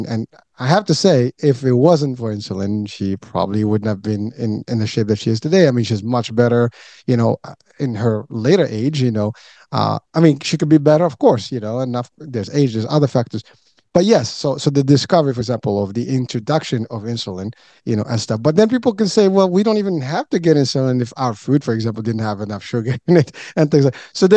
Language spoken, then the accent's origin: English; Morocco; I'm originally from Morocco.